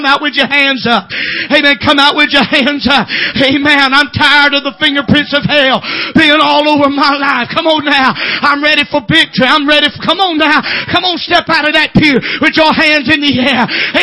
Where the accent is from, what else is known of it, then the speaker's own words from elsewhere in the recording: Georgia, United States; You don't even know where I come from. You know I came from Georgia, don't you?